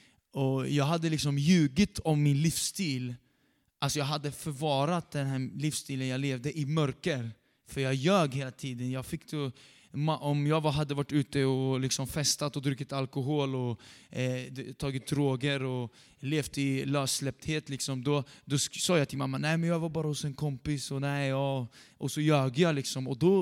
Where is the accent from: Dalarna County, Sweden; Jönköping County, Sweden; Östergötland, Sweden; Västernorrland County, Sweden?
Östergötland, Sweden; Norrköping; så är jag uppvuxen i Norrköping. Och väldigt tidigt så hamnade jag väldigt snett redan som barn.